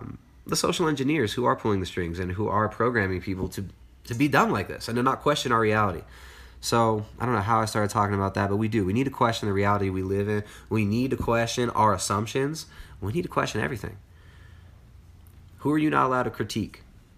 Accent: California, United States; I grew up in Southern California with, you know, like when the Mexican gangbangers and stuff. So it's like my dialect is influenced by my childhood experiences, right?

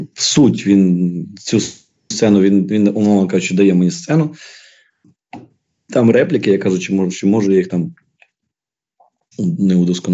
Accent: Ivano-Frankivsk, Ivano-Frankivsk Oblast, Ukraine; Ну, я звідси, я з Прикарпаття, тобто я з Франківська. Я не є гуцул, ні. Але я дуже добре знаю цю культуру, я тут виріс, для мене це моя якась рідна історія, я знаю, як тут говорять, я знаю говірки.

